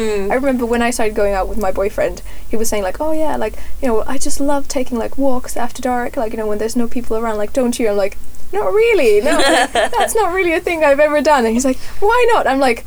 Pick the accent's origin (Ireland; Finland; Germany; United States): Finland; obviously I'm from Finland